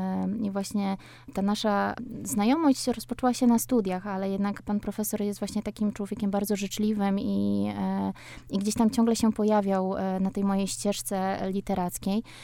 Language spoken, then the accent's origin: Polish; Warmian-Masurian Voivodeship, Poland; ja wychowałam się właśnie na takiej w małej miejscowości, tutaj na takim pograniczu właśnie Warmii